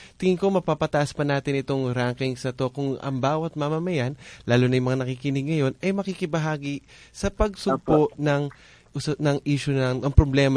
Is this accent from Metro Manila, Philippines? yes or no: yes; Manila, Metro Manila, Philippines; kami ni Bianca, taga Maynila, taga Metro Manila kami.